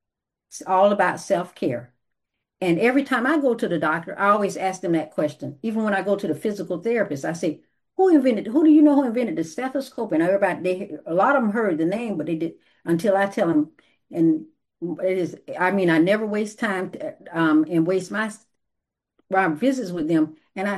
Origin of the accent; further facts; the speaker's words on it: Florida, United States; But where I grew up in Florida, when I was a little girl, even my dad, he would take us to where he grew up.